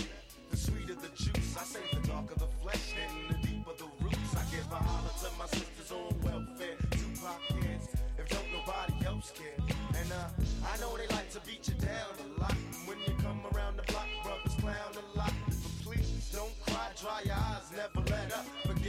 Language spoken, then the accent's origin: English; Hudson, New York, United States